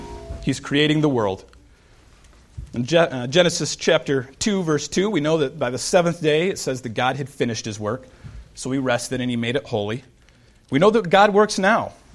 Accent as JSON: {"language": "English", "town": "Indianapolis", "region": "Indiana", "country": "United States", "said": "You know, I just mentioned that I came from Indiana, lived in Indianapolis"}